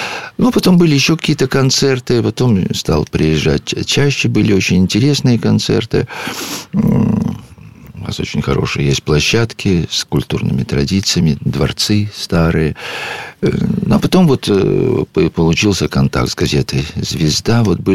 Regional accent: Saint Petersburg, Russia; born there; Да, я родился в Ленинграде.

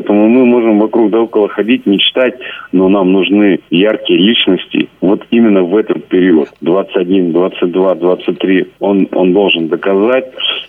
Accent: Perm, Perm Krai, Russia; потому что я прям пермяк-пермяк.

